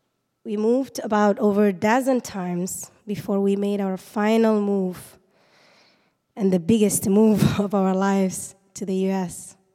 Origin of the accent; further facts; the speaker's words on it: Mogadishu, Banaadir, Somalia; I was born and raised in Mogadishu, Somalia.